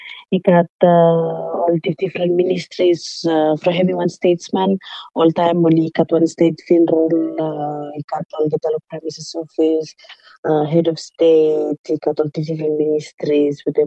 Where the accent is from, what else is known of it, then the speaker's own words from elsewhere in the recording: Pentecost, Penama, Vanuatu; And we also serve as a former first floor president of Panama Province, and province where I'm from Pentecost, and we're starting.